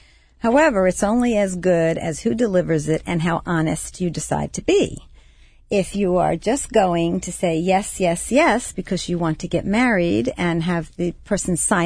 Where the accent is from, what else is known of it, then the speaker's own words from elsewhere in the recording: Long Island, New York, United States; I'm a New Yorker. I'm from Long Island, New York. I'm married to a Southerner.